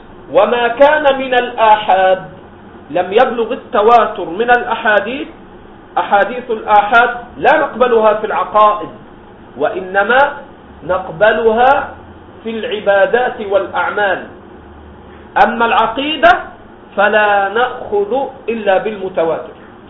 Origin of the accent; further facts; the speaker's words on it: Egypt; هؤلاء الذين ظهروا في بلدنا مصر وغيره